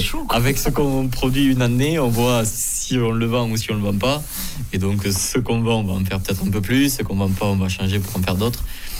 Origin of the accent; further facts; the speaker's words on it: Verfeil-sur-Seille, France; Je suis originaire de Verfeil-sur-Seille, mes parents sont d'ici, mon père est agriculteur sur la commune de Ginal. Et donc voilà, moi j'ai racheté une propriété il y a 2 ans pour m'installer de mon côté et développer le maraîchage bio.